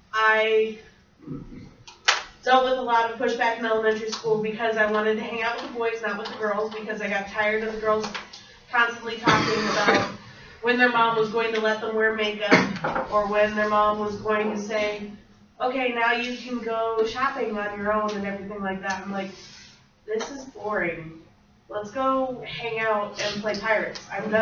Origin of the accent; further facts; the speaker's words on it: Michiana, United States; I know I grew up in Michiana, small town, farming community, everything like that.